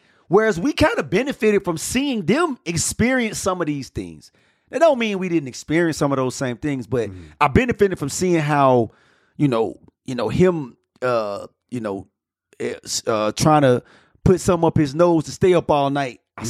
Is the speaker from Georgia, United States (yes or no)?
yes; Atlanta, Georgia, United States; You from Miami? I'm from Atlanta.